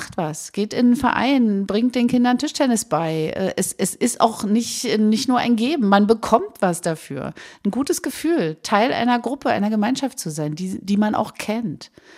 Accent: Berlin, Germany; Ich komme ja auch eigentlich aus dem Prenzlauer Berg und lebe im ländlichen Bereich

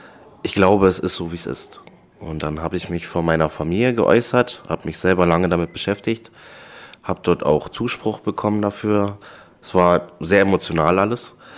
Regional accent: Senftenberg, Brandenburg, Germany; ich komme aus Senftenberg, bin jetzt 25 Jahre alt

